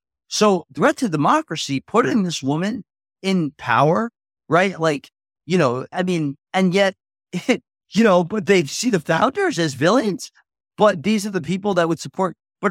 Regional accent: United States; I couldn't think of any greater honor than being an American, right? Being born in America, you had a chance to be president.

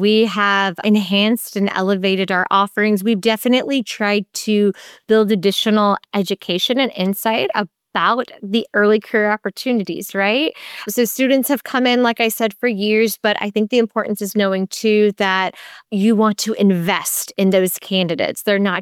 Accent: North Carolina, United States; it's headquartered out of North Carolina, which is my home state.

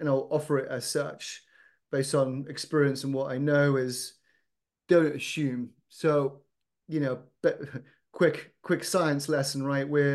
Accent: United Kingdom; Don't assume just because I'm British, I've got bad teeth.

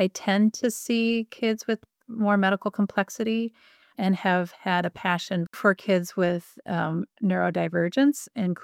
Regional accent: St. Paul, Minnesota, United States; I grew up in St. Paul, Minnesota, came east to Dartmouth for college, was eager to get home to my family and siblings.

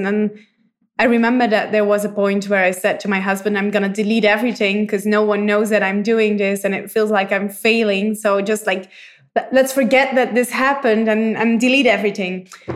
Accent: Belgium; I'm from Belgium. I have a 7-month-old son, and I studied med school in Belgium too.

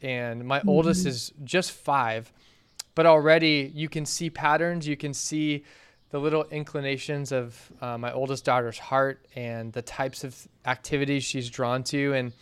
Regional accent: Phoenix, Arizona, United States; now in California, United States; But yeah, I was born and raised in Phoenix. I've been in California since 2005, but a lot of my family's still there.

